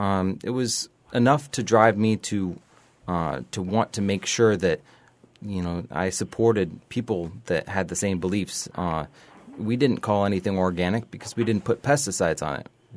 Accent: Iowa, United States; Well, when I was growing up in Iowa, we lived on a small bit of land, about 28 acres

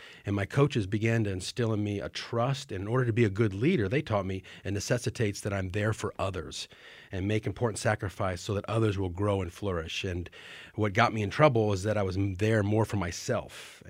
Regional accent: Indiana, United States; now in Texas, United States; Yeah, so I grew up in Indiana, so early on, basketball was my game.

